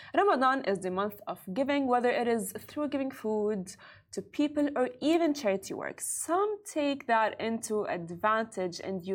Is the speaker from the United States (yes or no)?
no; Dubai, United Arab Emirates; because being born here in Dubai and not growing up in Syria, we don't know the culture as much as Syrians.